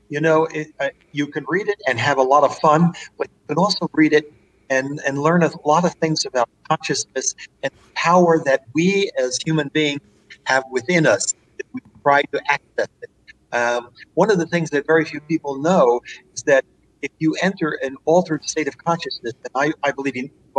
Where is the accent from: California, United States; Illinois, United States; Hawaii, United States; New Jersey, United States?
New Jersey, United States; Elizabeth; because I'm basically from, I grew up in Elizabeth, in Newark, New Jersey, right across from New York City. So I had a lot of relatives in Brooklyn and the Bronx